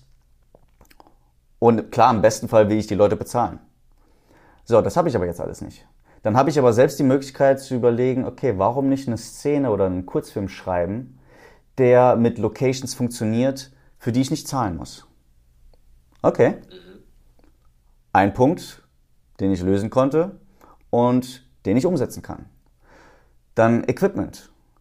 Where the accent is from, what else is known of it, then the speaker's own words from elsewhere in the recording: Cologne, North Rhine-Westphalia, Germany; also born or lived in Saarbrücken; now in Los Angeles, United States; Ich komme aus Köln, wohne jetzt seit 2018 in Los Angeles.